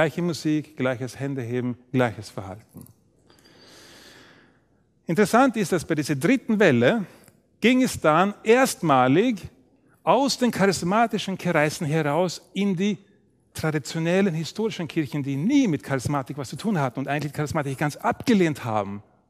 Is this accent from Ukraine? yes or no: no; Sweden; in meiner Heimatstadt in Schweden, wo ich aufgewachsen bin